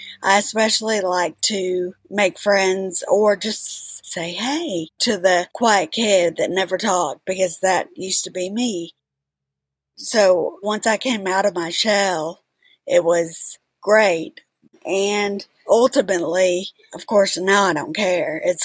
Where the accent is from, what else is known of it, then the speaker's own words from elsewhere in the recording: Texas, United States; But I had a great childhood. I grew up in Texas.